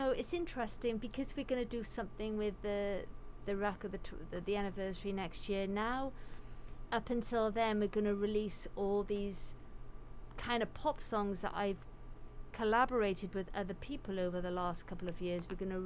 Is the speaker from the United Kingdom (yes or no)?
yes; United Kingdom; now in United States; And so, you know, my normal accent, I most Brits that I know that have moved over here still have their accent.